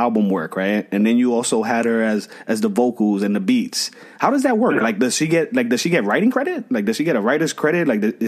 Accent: Boston, Massachusetts, United States; Like, maybe you're being raised here in New York City, but I'm from Boston, and this is how we used to do it when I was growing up.

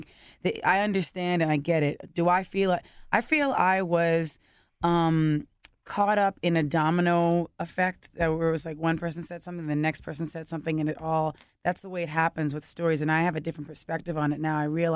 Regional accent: New York, United States; born or raised there

